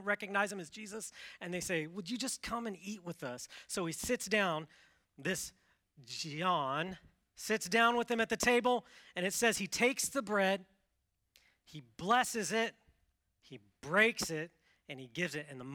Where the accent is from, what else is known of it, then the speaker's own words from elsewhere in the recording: Washington, United States; I grew up in Washington State, the Pacific Northwest, so it's wet there.